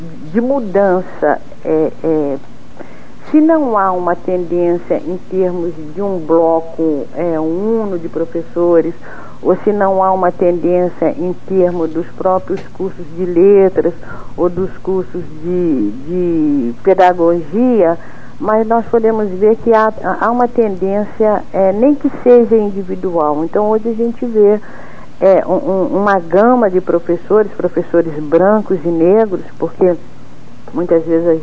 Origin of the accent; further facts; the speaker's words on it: Belo Horizonte, Minas Gerais, Brazil; born there; esse livro estar no vestibular de Belo Horizonte, né, no vestibular de uma cidade onde eu nasci.